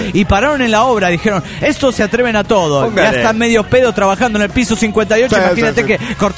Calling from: Delta, Colorado, United States; de Delta, Colorado.

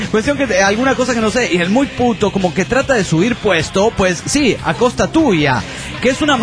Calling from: Asunción, Paraguay; de Asunción del Paraguay.

